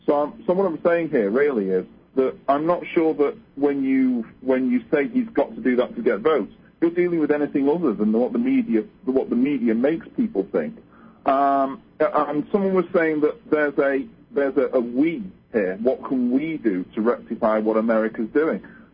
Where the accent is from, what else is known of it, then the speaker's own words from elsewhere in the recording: England, United Kingdom; I'm from England.